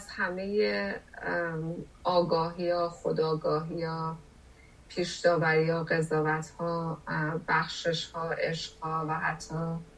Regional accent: Tehran, Tehran Province, Iran; من زاده تهرانم و خب زندگی شهری روی بافت فکری من خیلی تأثیر داشت

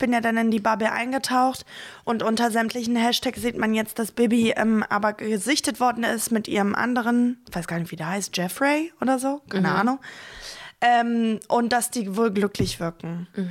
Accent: North Rhine-Westphalia, Germany; wir Mädels, wir kommen ja aus OWL, Ostwestfalen-Lippe.

